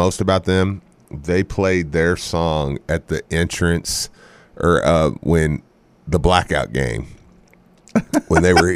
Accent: Louisville, Kentucky, United States; In my brain, I immediately said, "Oh, the shiz! I'm from Louisville."

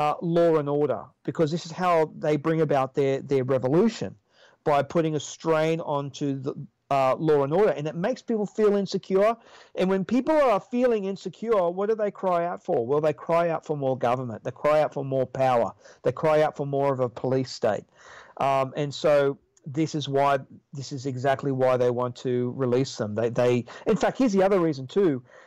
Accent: Australia; I say, listen, you know, I'm an Australian. I'm not one of you.

